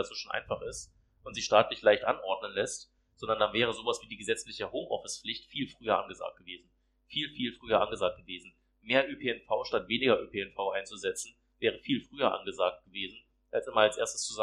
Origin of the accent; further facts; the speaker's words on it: Strausberg, Brandenburg, Germany; also born or lived in Wriezen; Ich bin auch im Oderbruch geboren, weil es in Strausberg kein Krankenhaus gab zu dem Zeitpunkt. Das ist auch der einzige Grund gewesen, warum ich da in Wriezen geboren bin.